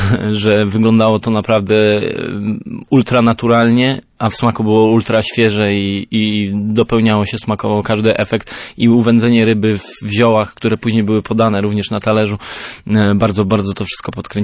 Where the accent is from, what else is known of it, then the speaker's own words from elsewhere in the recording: Przemysław, Pomeranian Voivodeship, Poland; zbierane nad rzeką z mojej rodzinnej miejscowości Przemysław, rzeka Szkarpawa. Jest to Mierzeja Wiślana.